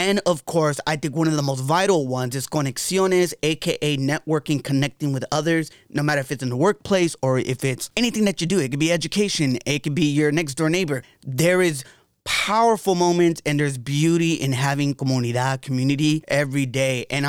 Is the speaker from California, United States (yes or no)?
yes; Los Angeles, California, United States; And many know that I am from Los Angeles. I love LA. It's LA all day.